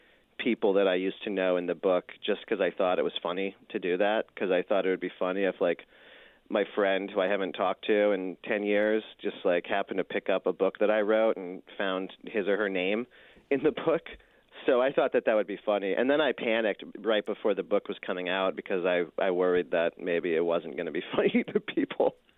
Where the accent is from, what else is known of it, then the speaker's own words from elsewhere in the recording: United States; I lie a lot and I say that I grew up in Portland. I didn't actually grow up in Portland. I grew up a town over, but I spent a lot of time there.